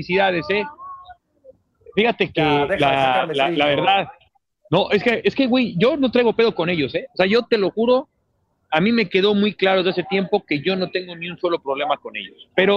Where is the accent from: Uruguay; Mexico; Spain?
Mexico; el aroma mental que nos suele dar como mexicanos el issue que traemos contra ellos